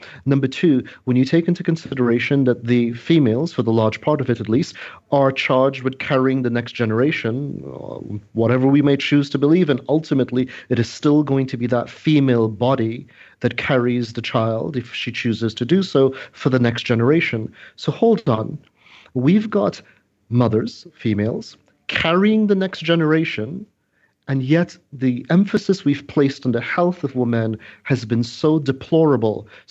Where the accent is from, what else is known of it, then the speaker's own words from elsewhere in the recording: Trinidad & Tobago; I'm a Caribbean mutt. I'm originally from Trinidad